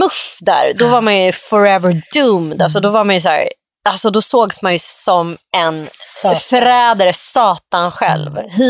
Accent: Nacka, Stockholm County, Sweden; Saltsjöbo, där jag växte upp på Orminge, det var ju verkligen så här sosse, lite white trash place liksom.

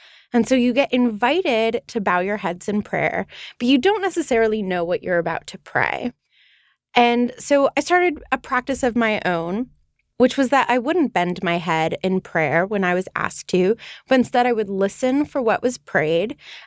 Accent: London, United Kingdom; My hometown.

